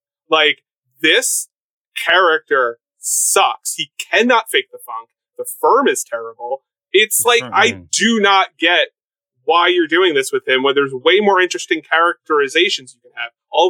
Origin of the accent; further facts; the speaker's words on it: Long Island, New York, United States; So I grew up on Long Island. So kids like MJF are a dime a dozen.